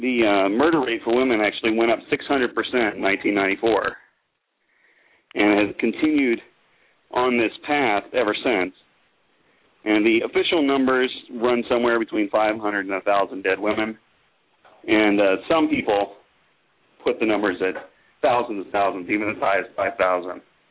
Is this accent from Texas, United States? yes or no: yes; Texas, United States; Well, I am from Texas, and so I spent many years of my life going into and out of Mexico